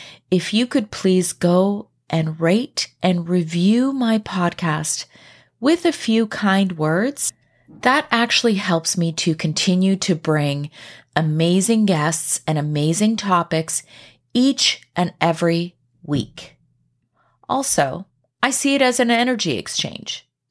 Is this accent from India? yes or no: no; Canada; But I am Canadian.